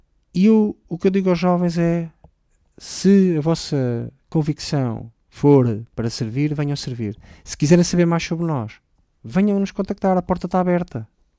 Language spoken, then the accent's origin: Portuguese; Portugal; nós somos portugueses, queremos ser portugueses. Nós todos.